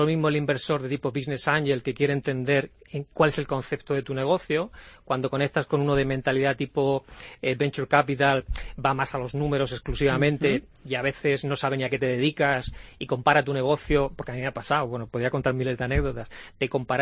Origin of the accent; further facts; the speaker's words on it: Murcia, Region of Murcia, Spain; que soy de aquí de Murcia